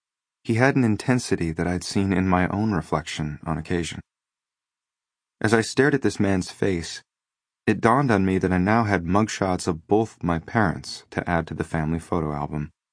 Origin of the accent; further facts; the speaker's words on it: Austin, Minnesota, United States; happened in my hometown of Austin at a time when my mother would have been 3 months pregnant with me.